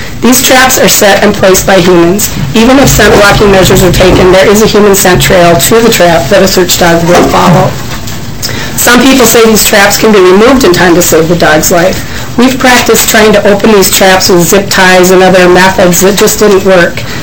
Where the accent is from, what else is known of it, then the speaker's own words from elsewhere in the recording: Victoria, Minnesota, United States; I'm from Victoria, Minnesota